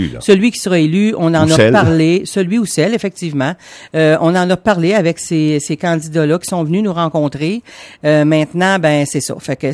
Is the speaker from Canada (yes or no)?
yes; Quebec, Canada; now in Rivière-du-Loup, Canada; Non, moi, je suis une Gaspésienne. Bon, ça fait 40 ans que je suis à Rivière-du-Loup.